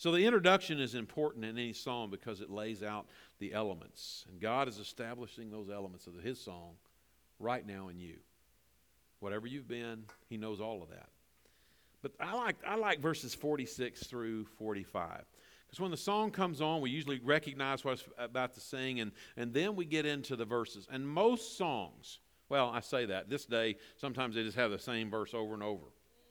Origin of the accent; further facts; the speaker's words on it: Weatherford, Texas, United States; I grew up in Weatherford, Texas, and I did a funeral this week down there for was one of our band moms.